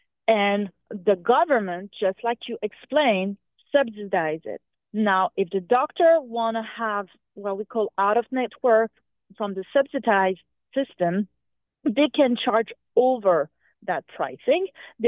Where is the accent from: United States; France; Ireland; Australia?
France; I'm originally from France.